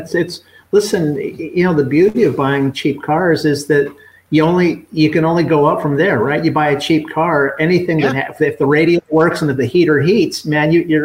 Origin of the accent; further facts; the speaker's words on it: Akron, Ohio, United States; I grew up in Akron and it was basically hot rodders and, you know, basically big American muscle cars when I was growing up.